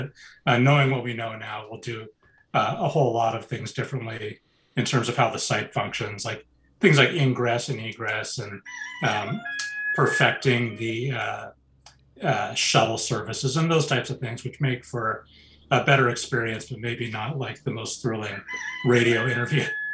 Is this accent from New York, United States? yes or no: no; Olympia, Washington, United States; I grew up mostly in Olympia, and it really just stuck with me.